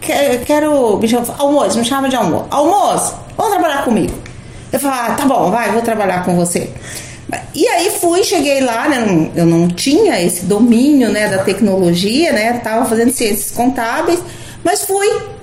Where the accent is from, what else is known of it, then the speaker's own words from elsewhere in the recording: Jaraguari, Mato Grosso do Sul, Brazil; born there; eu nasci num sítio, né, num sítio da minha avó, que é ali no município de Jaraguari.